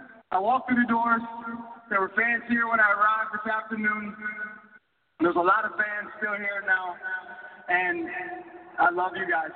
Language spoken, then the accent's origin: English; Virginia, United States; now in New York, United States; A 21-year-old kid from Virginia, welcome as a New Yorker.